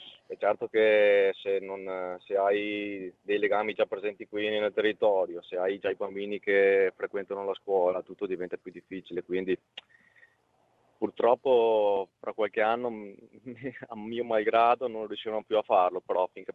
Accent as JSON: {"language": "Italian", "region": "Veneto", "country": "Italy", "tie": "born or raised there", "said": "Sì, nel Veneto."}